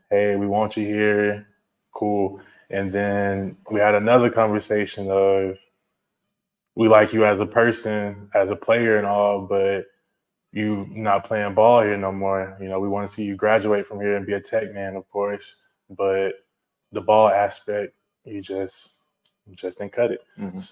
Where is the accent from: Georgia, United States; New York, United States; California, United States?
Georgia, United States; Albany; So I grew up in Albany. I don't know if you guys know ASU. Mm-hmm. Grew up being a Golden Ram.